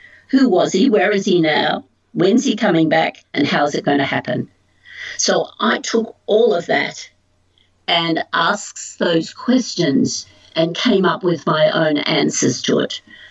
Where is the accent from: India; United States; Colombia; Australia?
Australia; I'm an Australian.